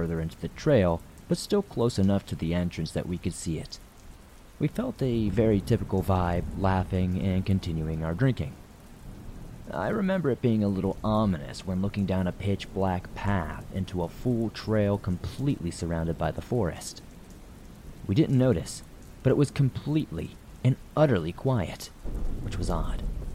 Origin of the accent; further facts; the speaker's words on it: Long Beach, California, United States; I'm from California, the Long Beach area.